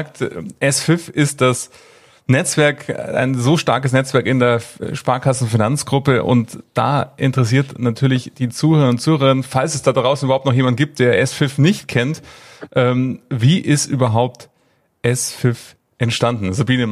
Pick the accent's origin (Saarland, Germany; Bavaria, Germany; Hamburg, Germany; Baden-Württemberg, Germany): Bavaria, Germany; Munich; born there; ich bin in München geboren und war auch 5 Jahre selber Teil der Stadtsparkasse München.